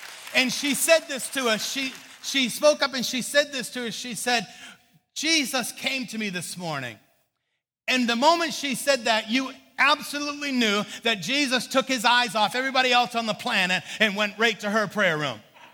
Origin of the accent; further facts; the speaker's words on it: Maine, United States; And I'm from Maine. You know, you eat anything out of the ground anytime you want it.